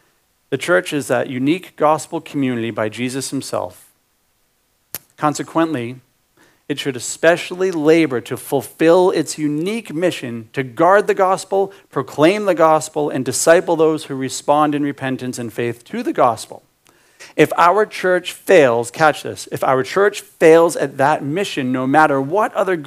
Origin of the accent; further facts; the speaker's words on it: Cape Cod, Massachusetts, United States; I'm from Cape Cod, so I'm still from Massachusetts. Not like I'm an out of stater here.